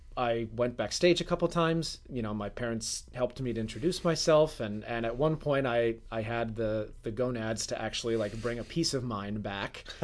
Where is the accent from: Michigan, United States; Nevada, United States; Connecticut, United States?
Connecticut, United States; Hartford; I grew up around Hartford, Connecticut.